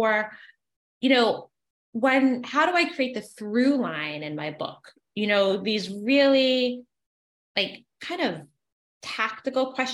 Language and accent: English; New York, United States; I am a New Yorker